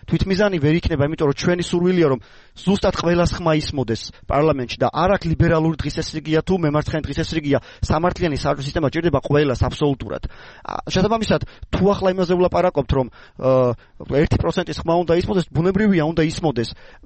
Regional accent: Adjara, Georgia; აჭარიდან ვარ და ბევრი ადამიანს ვიცნობ

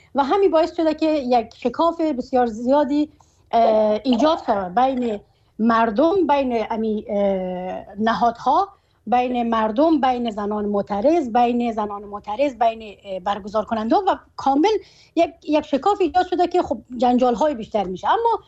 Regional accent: Afghanistan; چون من در مهاجرت زاده شدم، در مهاجرت کلان شدم. من افغانستان را که انتخاب کردم

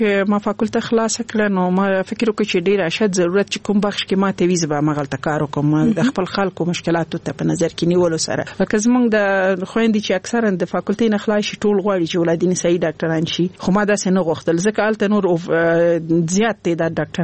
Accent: Laghman, Afghanistan; also born or lived in Nangarhar; زه خپل د لغمان ولایت يم او زما مور غوښتل چې زه باید خځای کې درس وایم، نو ځکه هغه په لغمان کې وځي ماما کور کې په ننګرهار کې پریښوم.

